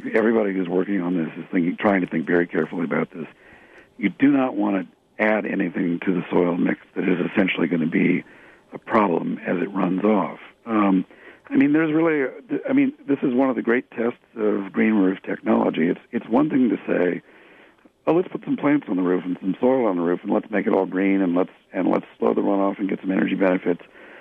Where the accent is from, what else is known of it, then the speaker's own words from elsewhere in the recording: Midwest, United States; Actually, I say it both ways. I'm from the Midwest, too.